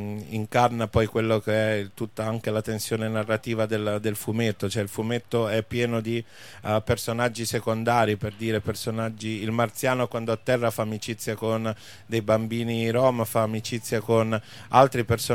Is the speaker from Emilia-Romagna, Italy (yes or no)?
yes; Ferrara, Emilia-Romagna, Italy; now in Rome, Italy; io sto al Pigneto, quindi la periferia non la conosco tanto. Sono di Ferrara, quindi sono un provinciale di quelli che hanno 40 chilometri di pianura.